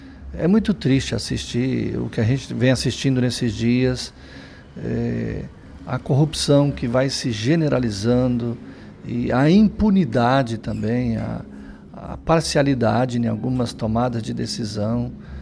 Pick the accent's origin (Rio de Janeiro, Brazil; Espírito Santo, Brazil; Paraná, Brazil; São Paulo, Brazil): Espírito Santo, Brazil; eu fui professor por quase 10 anos na rede estadual, lá no meu estado, Espírito Santo.